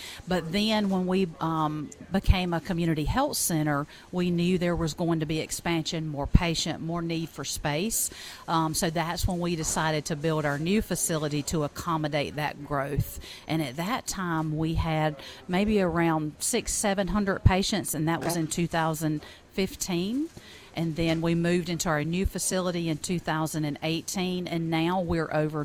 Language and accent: English; United States; But I am actually from Chester County.